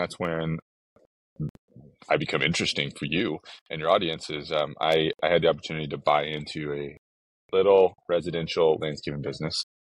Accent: Austin, Texas, United States; So I'm in Texas, born and raised in Austin, Texas, which when I was born was not near as cool as it is today

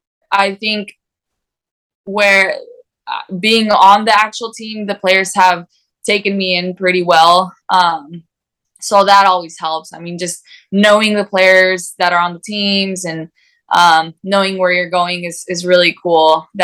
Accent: American Falls, Idaho, United States; I'm from American Falls, Idaho. I grew up in American Falls, Idaho, which is a town of 4,500 people.

